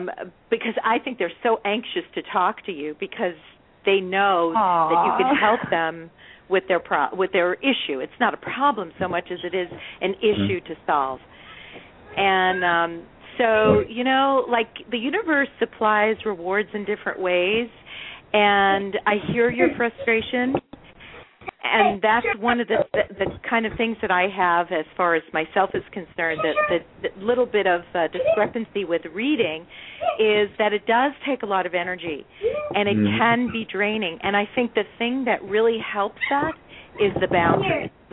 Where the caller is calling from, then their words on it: California, United States; It's from California.